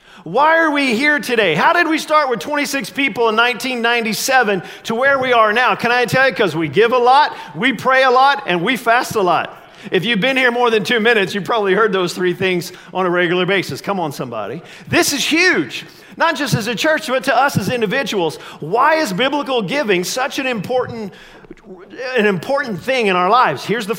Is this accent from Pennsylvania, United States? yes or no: no; Columbus, Indiana, United States; since I grew up in Columbus, Indiana, and I had Channel 4 at my house, that was before cable